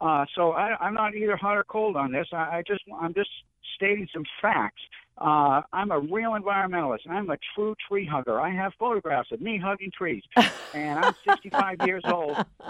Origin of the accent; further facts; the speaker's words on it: Hampton, United States; I grew up in Hampton.